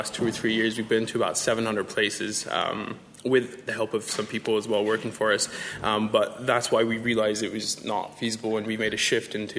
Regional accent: London, United Kingdom; also born or lived in Los Angeles; despite the accent, I'm from London, grew up between both Los Angeles and London, so I had a feel of both kind of upbringings. And when I moved back to London

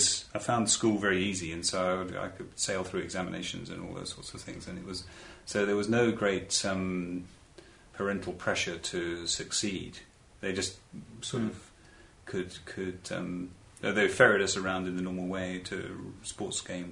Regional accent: Redhill, South East England, United Kingdom; I was born in Redhill, not far from here in Surrey, a railway town

